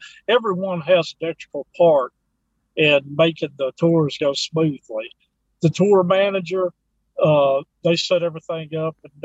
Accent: Houston, Texas, United States; Again, another one is going to be my hometown of Houston, Texas. A lot of great places there. And when I go to either or, it feels like I'm back home.

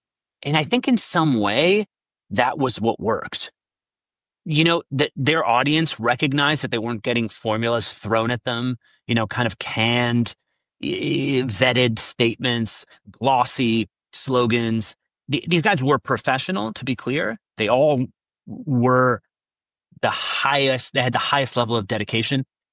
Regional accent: Italy; You know, I'm from Italy where I can think of many analogs

